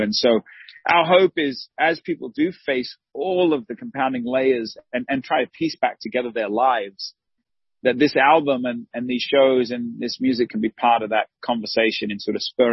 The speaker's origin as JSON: {"language": "English", "country": "Australia", "said": "I'm an Australian guy married to an Hispanic woman, and I love the differences of culture. You know, I love, like I mentioned earlier, I love Asian food. I'm not Asian. I'm Caucasian."}